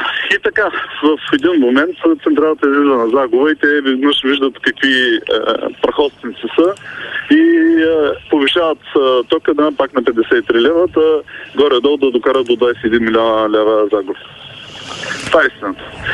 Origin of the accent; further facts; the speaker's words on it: Gabrovo, Gabrovo Province, Bulgaria; born there; мога да ви кажа, че съм роден в Габрово